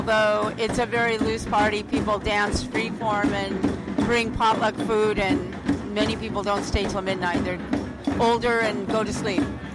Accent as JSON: {"language": "English", "town": "Sunnyvale", "region": "California", "country": "United States", "tie": "born or raised there", "also_born_or_lived": "Santa Cruz, United States", "said": "I grew up in Sunnyvale, and then I lived in Santa Cruz for 10 years when I went to school here in the 80s."}